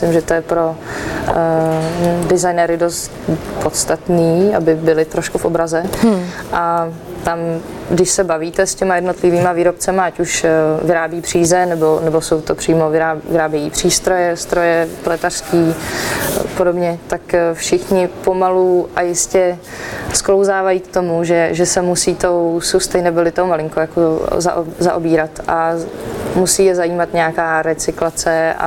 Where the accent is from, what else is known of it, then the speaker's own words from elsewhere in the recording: Prague, Czechia; já jsem spíš z toho Černého mostu, takže já když mluvím hodně konkrétně, tak je to Praha a Černý most, a čili jako sídliště a tahle ta kultura kolem toho